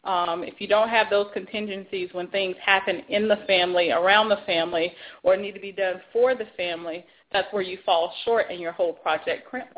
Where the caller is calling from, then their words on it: Fort Lauderdale, Florida, United States; Fort Lauderdale, Florida.